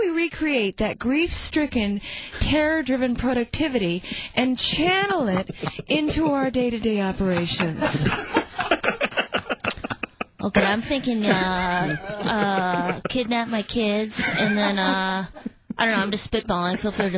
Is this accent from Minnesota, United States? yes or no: yes; Duluth, Minnesota, United States; I grew up in Duluth, Minnesota, and oh my God, I get home recently, and you just meet someone from high school, an arch enemy.